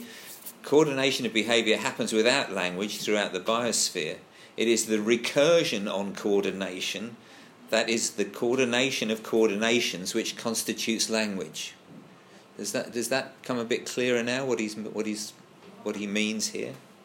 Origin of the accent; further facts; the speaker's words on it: England, United Kingdom; Well, that's being English is not communicating